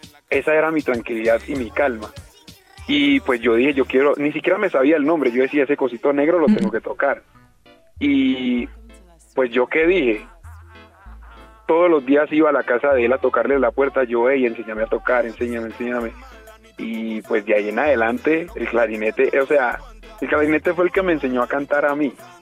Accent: Antioquia, Colombia; yo soy paisa, pero mis padres son chocuanos.

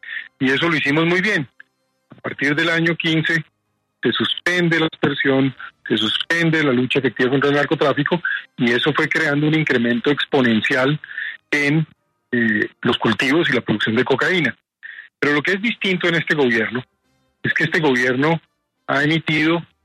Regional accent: Colombia; ¿Qué me duele a mí como colombiano?

